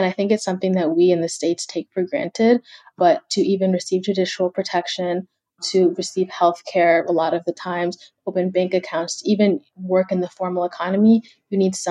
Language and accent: English; Kenya; I'm from Kenya, so I have a lot of family back home.